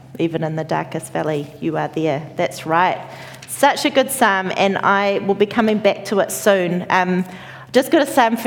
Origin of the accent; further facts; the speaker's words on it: New Zealand; I'm from New Zealand, we met in England